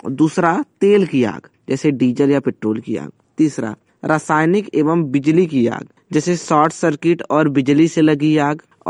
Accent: Jaunpur, Uttar Pradesh, India; मैं उत्तर प्रदेश के जौनपुर जिले का निवासी हूँ।

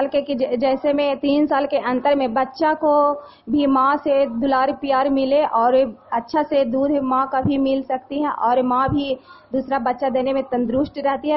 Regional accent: Muslimganj, India; मैं मुस्लिमगंज के रहने वाली हूँ।

